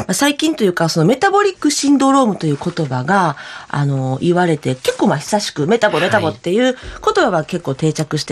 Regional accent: Kansai, Japan; now in Aomori, Japan; 私関西出身なんですけど、やっぱ薄味と言われてて、関西はね。

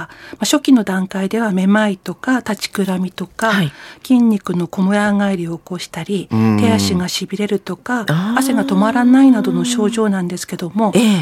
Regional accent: Hirosaki, Aomori, Japan; 弘前です。

